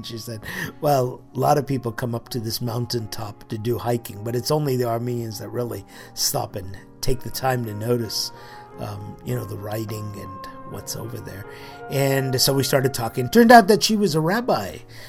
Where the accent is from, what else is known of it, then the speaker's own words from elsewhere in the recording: California, United States; I've always said that as far as being a Californian, you know, right in our backyard in the deserts of Arizona and Nevada and New Mexico, we have treasures in the forests up there